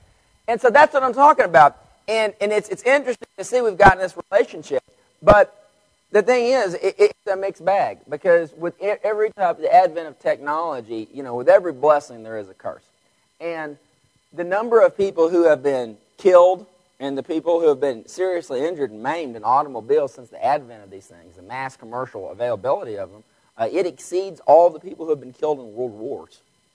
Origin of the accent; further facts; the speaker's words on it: Vernon, Texas, United States; I was raised in Vernon, Texas. And how many of y'all know where Vernon is?